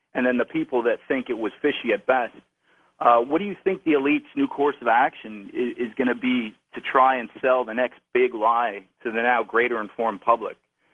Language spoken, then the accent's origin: English; Toronto, Ontario, Canada; No, I'm from Toronto, Canada.